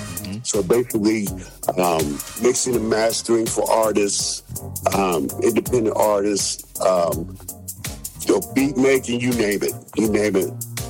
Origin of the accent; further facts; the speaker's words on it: Cincinnati, Ohio, United States; I'm originally from Cincinnati, Ohio, the home of the Cincinnati Bengals.